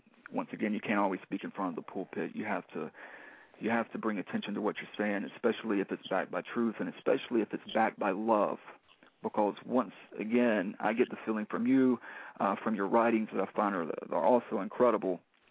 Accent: North Carolina, United States; Like I said, I'm from North Carolina, and in the late 80s and early 90s, I was involved with SHARP and ARA.

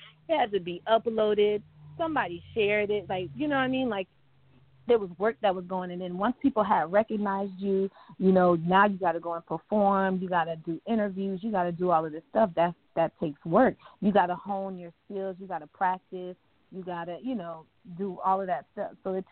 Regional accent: Fort Myers, Florida, United States; That's where I was born. That's where I was raised, like where I came into my own

